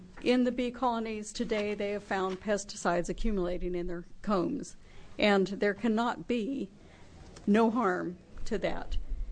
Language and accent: English; Salem, Oregon, United States; I'm from Salem, Oregon.